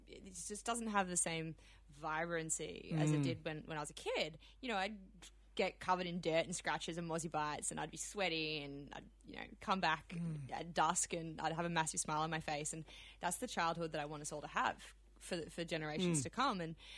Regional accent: Melbourne, Victoria, Australia; I'm a southern girl, so I'm from Melbourne. Mm-hmm. And yeah, I grew up in a very different place to where we are now. It was very, very cold down there, very green

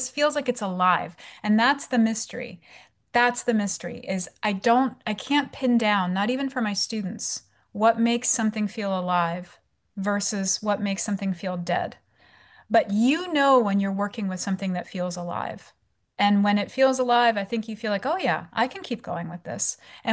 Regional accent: Canada; I mean, I'm also Canadian, so that's part of it, I think.

